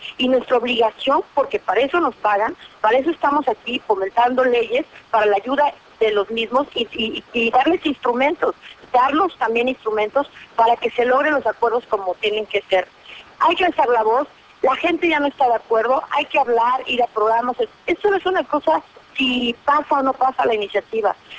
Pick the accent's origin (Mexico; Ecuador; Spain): Mexico; nosotros como mexicanos merecemos cosas de intelecto, merecemos cosas inteligentes.